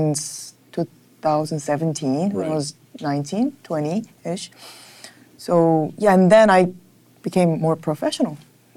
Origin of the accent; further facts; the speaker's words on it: Seoul, South Korea; Actually, I grew up in Seoul, but I graduate alternative school in Korea.